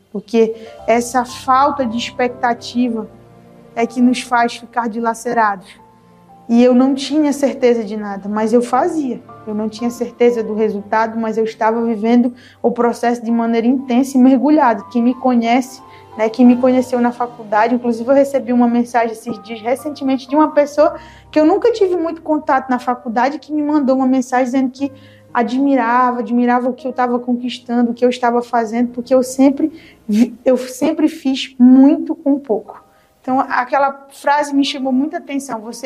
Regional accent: Ceará, Brazil; now in Santarém, Brazil; eu vim lá do interior do Ceará, morar em Santarém sem conhecer ninguém. A minha mãe freira adotiva, que foi minha penúltima adoção, me trouxe para Santarém para morar com a família dela, e aí sem conhecer ninguém, outra cultura.

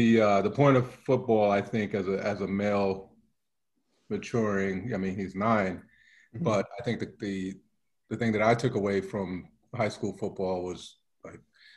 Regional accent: New York, United States; also born or lived in West Coast, United States; So my family is originally from Jamaica. I grew up in New York, Queens, and then Long Island until let's say elementary school. We moved out to the West Coast, went to high school out there

